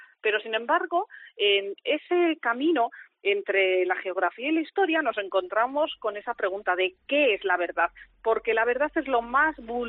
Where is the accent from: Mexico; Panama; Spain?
Spain; Guadalajara, Castilla-La Mancha; born there; Nacimos en Guadalajara, pero toda nuestra familia es de Cuenca. Es que todos nuestros apellidos son castellano-manchegos.